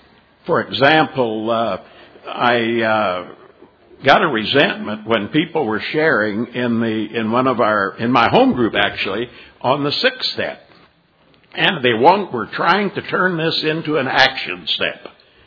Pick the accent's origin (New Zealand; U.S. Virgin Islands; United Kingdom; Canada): U.S. Virgin Islands; Saint Thomas; I'm an alcoholic from St. Thomas, Virgin Islands, District 14.